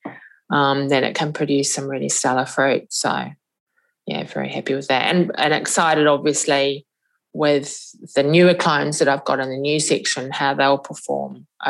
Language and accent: English; New Zealand; Being a Kiwi